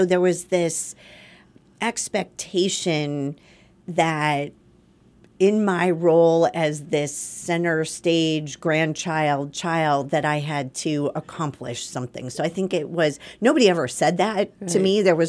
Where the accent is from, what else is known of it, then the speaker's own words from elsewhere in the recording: Chicago, Illinois, United States; my parents were from Southern Illinois, and we lived in the Chicago area, which compared to where they grew up was the big city and exciting.